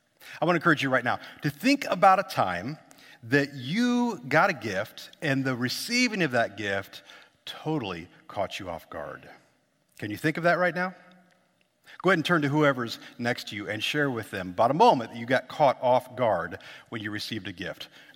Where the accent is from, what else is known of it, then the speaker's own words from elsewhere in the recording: Illinois, United States; I grew up in Illinois, downstate, and I'm looking forward to wearing that.